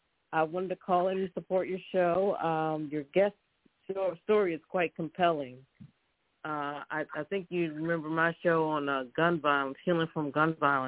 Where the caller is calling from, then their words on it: Philadelphia, Pennsylvania, United States; calling from Philadelphia.